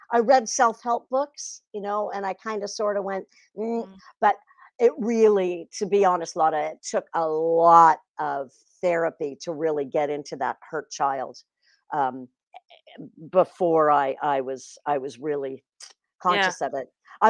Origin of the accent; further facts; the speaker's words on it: California, United States; At an early age, I was brought up in the San Francisco Bay Area, so I had lots of opportunity to find drugs and alcohol